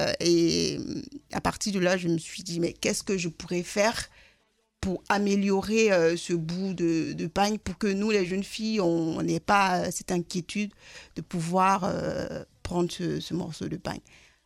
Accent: Côte d’Ivoire; c'est un mot dans ma langue locale en Côte d'Ivoire. Je suis originaire de la Côte d'Ivoire.

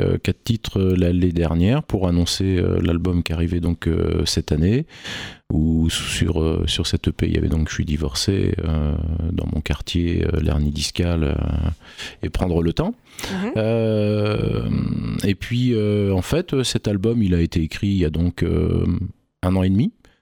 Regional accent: Tours, Centre-Val de Loire, France; moi je suis Tourangeau de Pure Souche.

